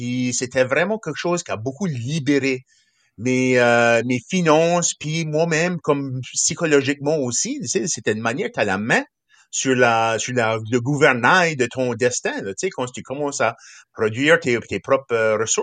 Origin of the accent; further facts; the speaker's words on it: New Brunswick, Canada; accent: Kent County, New Brunswick; mon accent, vois-tu. Je prononce pas ça carotte comme qui serait d'ordinaire, je le prononce Carotte, c'est l'accent local de ma région du comté de Kent au Nouveau-Brunswick. Puis c'est ça fait que je représente mon peuple.